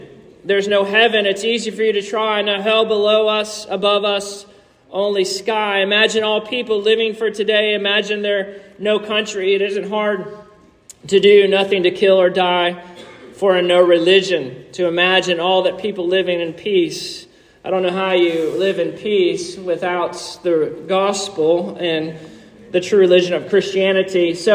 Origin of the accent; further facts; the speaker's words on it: Inverness, Florida, United States; I had one when I was growing up in Inverness